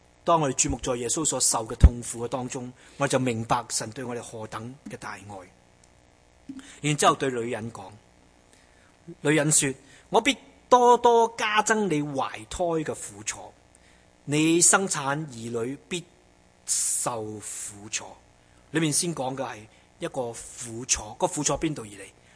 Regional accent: China; 咁我中国人就话唔好啦

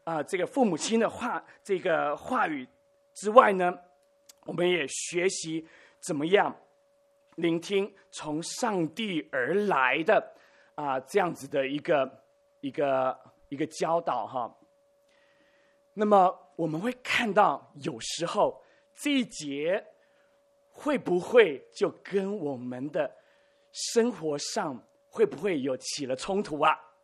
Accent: southern Taiwan, Taiwan; 我记得在我中学的时候，那个时候我是在台湾，那么台湾我是南部人哦，但是我的国语还可以啊，不是很带有这个闽南腔哦。

